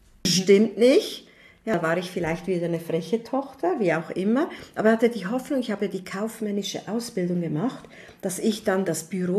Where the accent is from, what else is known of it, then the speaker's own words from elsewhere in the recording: Switzerland; bei uns in der Schweiz ist ja 4 genügend.